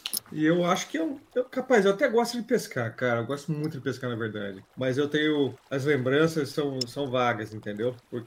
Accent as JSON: {"language": "Portuguese", "town": "Cuiabá", "region": "Mato Grosso", "country": "Brazil", "said": "Eu sou de Cuiabá, lá no Mato Grosso."}